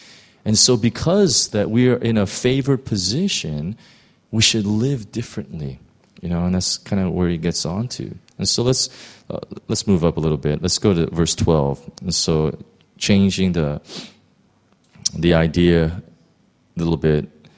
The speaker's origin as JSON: {"language": "English", "town": "Los Angeles", "region": "California", "country": "United States", "tie": "born or raised there", "said": "growing up in Los Angeles, I've been held up twice by gunpoint."}